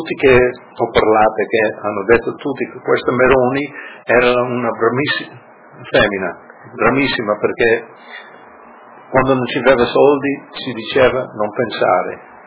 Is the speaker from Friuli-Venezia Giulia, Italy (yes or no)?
yes; Arba, Friuli-Venezia Giulia, Italy; born there; moved away; Sono nato in Colle di Arba, quella volta era Colle di Cavasso Nuovo.